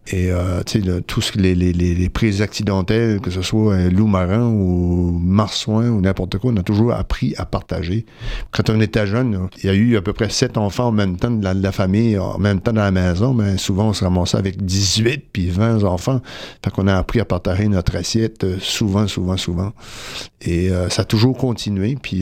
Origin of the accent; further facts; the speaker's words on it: Grande-Entrée, Quebec, Canada; Disons que je suis né à Grande-Entrée entre deux baies et la main du côté du nord et la main du côté du sud.